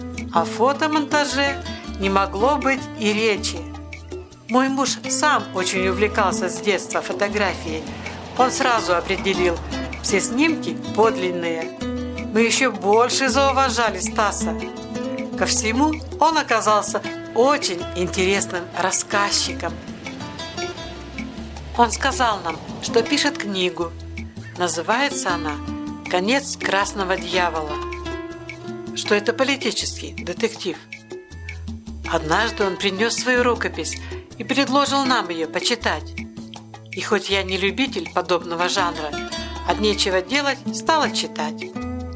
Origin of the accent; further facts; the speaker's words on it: Yaroslavl, Yaroslavl Oblast, Russia; Когда узнал, что я из Ярославля, очень оживился.